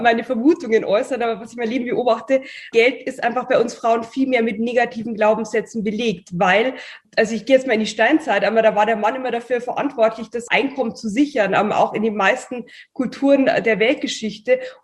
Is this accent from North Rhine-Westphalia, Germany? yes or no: no; Bavaria, Germany; accent: Bavarian; hatte dann auch noch meinen bayerischen Akzent